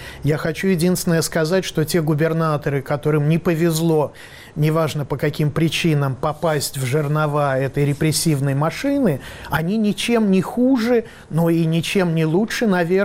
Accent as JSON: {"language": "Russian", "region": "Moscow", "country": "Russia"}